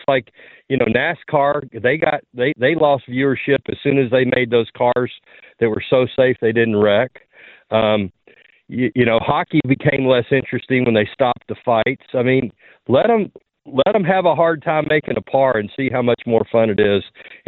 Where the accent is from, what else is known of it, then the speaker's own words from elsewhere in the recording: Kentucky, United States; also born or lived in Louisiana; Well, I'm going to come up there. I grew up in Kentucky, and I went to LSU.